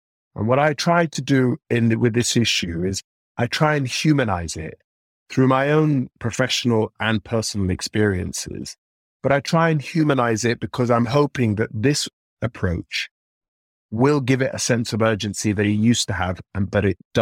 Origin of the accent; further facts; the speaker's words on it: London, United Kingdom; growing up in Northwest London in the sort of mid to late 90s, where we were living in one squalor council accommodation to the next